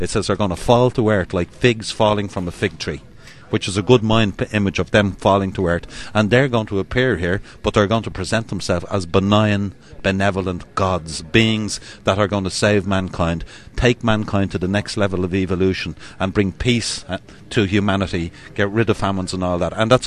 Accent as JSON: {"language": "English", "country": "Ireland", "said": "I'm Irish. I like me a few pints of Guinness and me little drop of Irish whiskey."}